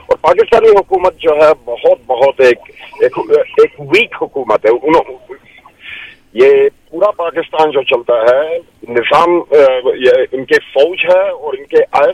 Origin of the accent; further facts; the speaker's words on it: Kabul, Afghanistan; now in Canada; काबुल शहर का हूँ।